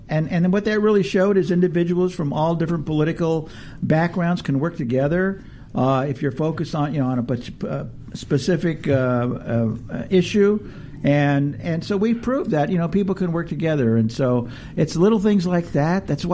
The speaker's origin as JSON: {"language": "English", "town": "Los Angeles", "region": "California", "country": "United States", "tie": "born or raised there", "said": "I grew up here in the valley. You know, I tell people I'm from the land of Lincoln. That was Lincoln Heights. But I moved from Lincoln Heights to North Hollywood and grew up in the valley."}